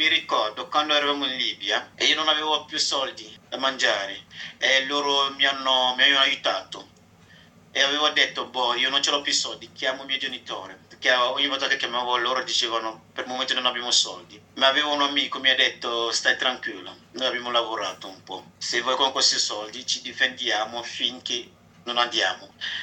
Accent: Côte d’Ivoire; now in Italy; sono ivoriano, nato il 13 dicembre 2001.

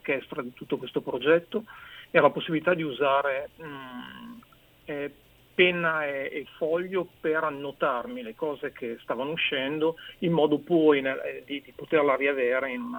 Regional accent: Parma, Emilia-Romagna, Italy; effettivamente siamo tutti nati, credo che siamo tutti nati a Parma.

